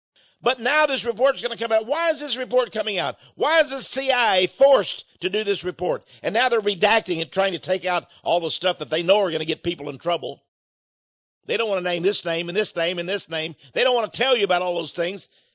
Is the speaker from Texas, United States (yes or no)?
yes; Texas, United States; Now, I'm from the South. I'm from Texas.